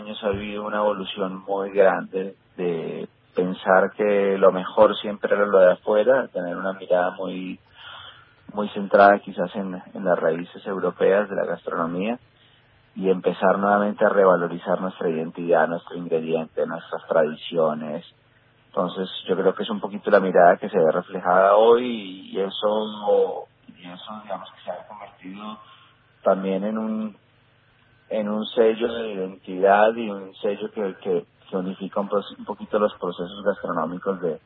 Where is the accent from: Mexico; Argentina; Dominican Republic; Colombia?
Colombia; now in Barcelona, Spain; yo soy colombiano, pero Barcelona es una ciudad en la cual viven también mis hermanos y hace varios años que estoy como vinculado con la idea de emprender gastronómicamente acá